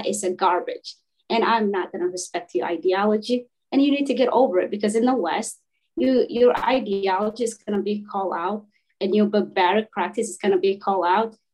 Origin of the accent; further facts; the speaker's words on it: Kenya; now in United States; I grew up in Kenya, and I grew up culture and religion, that one way of thinking.